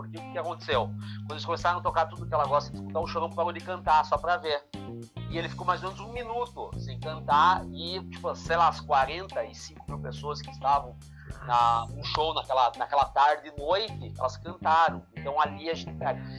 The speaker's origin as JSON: {"language": "Portuguese", "town": "Curitiba", "region": "Paraná", "country": "Brazil", "said": "E eu sou de Curitiba, né? Então, o fato de ser de Curitiba, tinha muitos bares, muitos locais, assim"}